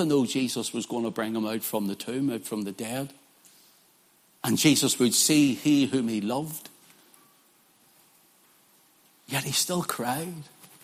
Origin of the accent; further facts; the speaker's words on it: Northern Ireland, United Kingdom; when I was a wee boy, growing up in the Troubles, my father was mechanic for the 10th UDR.